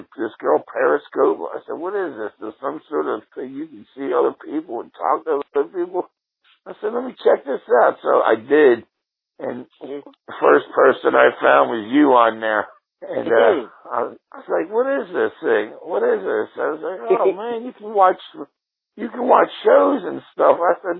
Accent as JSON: {"language": "English", "town": "Atlantic City", "region": "New Jersey", "country": "United States", "tie": "born or raised there", "said": "we grew up on a street in called Mansion Avenue in Atlantic City."}